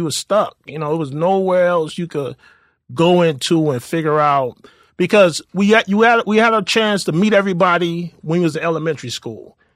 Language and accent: English; Shreveport, Louisiana, United States; born there; No, I was born in Shreveport.